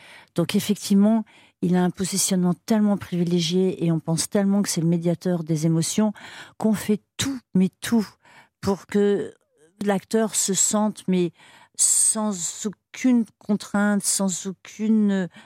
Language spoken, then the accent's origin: French; Paris, Île-de-France, France; Je suis non seulement française, mais je suis parisienne.